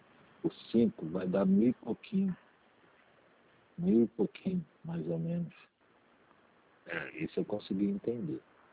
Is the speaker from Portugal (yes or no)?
no; Rio de Janeiro, Brazil; born there; Não, nasci no Rio de Janeiro mesmo.